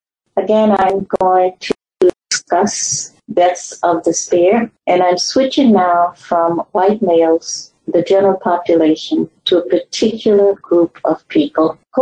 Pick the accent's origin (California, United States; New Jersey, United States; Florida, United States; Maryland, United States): Florida, United States; it's my home state, Florida, is in this middle category.